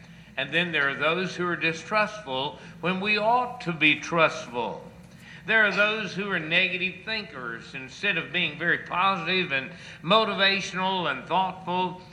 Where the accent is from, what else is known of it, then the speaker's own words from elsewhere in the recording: Hallsville, United States; Several years ago when I was growing up in Hallsville